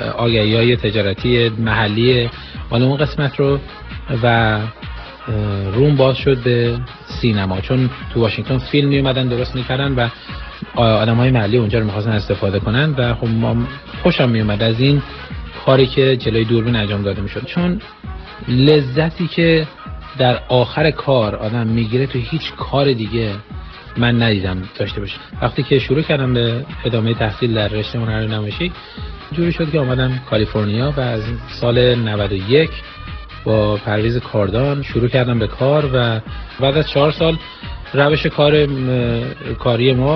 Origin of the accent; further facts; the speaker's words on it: Iran; moved away; در اواخر دهه 70 من آذر ماه از ایران اومدم بیرون،